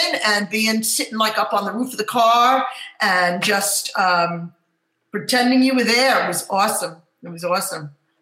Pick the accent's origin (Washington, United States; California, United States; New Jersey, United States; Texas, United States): New Jersey, United States; We used to go all the time down the Jersey Shore, and I grew up in New Jersey.